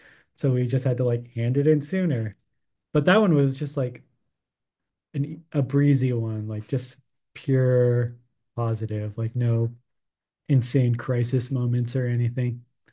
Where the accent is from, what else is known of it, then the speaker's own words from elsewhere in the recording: Arizona, United States; it was very influenced by the Fiesta Mall that I grew up in Arizona.